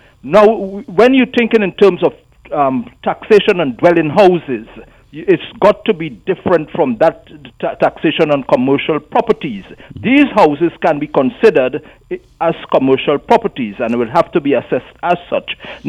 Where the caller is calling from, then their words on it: Couva, Couva-Tabaquite-Talparo, Trinidad & Tobago; Yes, I'm calling from Kuva.